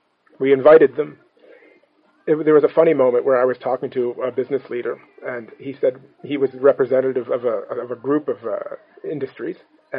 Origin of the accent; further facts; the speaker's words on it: Newfoundland and Labrador, Canada; I'm a Newfoundlander, yeah.